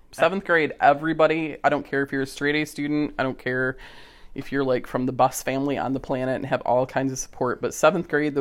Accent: Grand Blanc, Michigan, United States; So I graduated from Eastern. I'm originally from the Grand Blanc area by Flint. And then I went to teach in Virginia for 4 years.

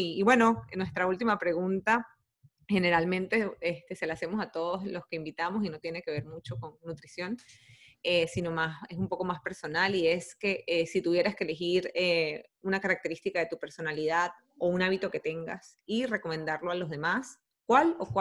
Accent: Mérida, Venezuela; fueron varias veces a Mérida, uh-huh. Que es de donde soy

